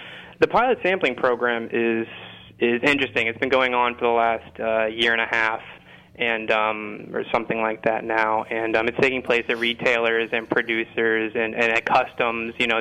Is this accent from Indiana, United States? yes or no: yes; Indiana, United States; moved away as an adult; now in Boston, United States; I moved out to Boston in 2011 actually to get a degree in food studies, and I was coming from Indiana, which isn't exactly a gourmet mecca.